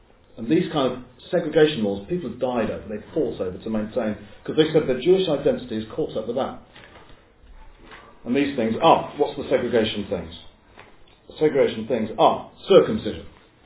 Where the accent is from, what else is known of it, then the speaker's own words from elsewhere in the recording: England, United Kingdom; what would be our identity markers as English people, Brits?